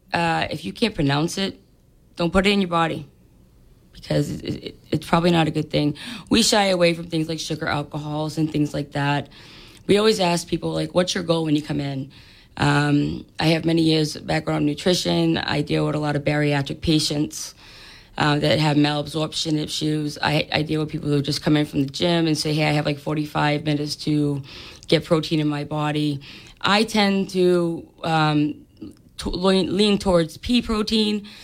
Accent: Nantucket, Massachusetts, United States; now in Fairhaven, United States; and I actually moved to Fairhaven from Nantucket in October of last year. And we're from Nantucket, and we wanted something that was the closest we could.

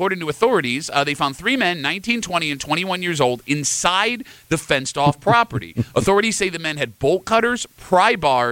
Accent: United States; I don't know as an American if I'm allowed to anymore.

